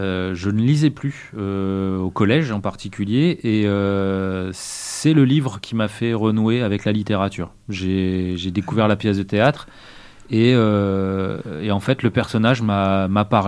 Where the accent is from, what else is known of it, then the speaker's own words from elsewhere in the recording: Chartres, Centre-Val de Loire, France; Je ne suis pas du tout de Bergerac, je suis originaire de Chartres.